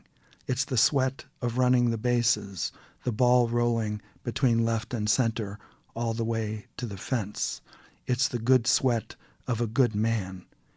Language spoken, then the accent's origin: English; Detroit, Michigan, United States; I was growing up in Detroit.